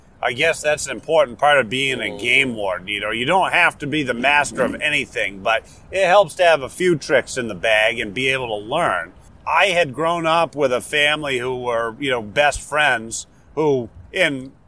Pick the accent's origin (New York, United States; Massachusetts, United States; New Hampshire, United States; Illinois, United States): New Hampshire, United States; Warner; I'm from Warner. Warner is south-central part of the state, just a little bit northwest of Concord. Even though I've lived elsewhere for a long time, Warner will always be home and where I'm from.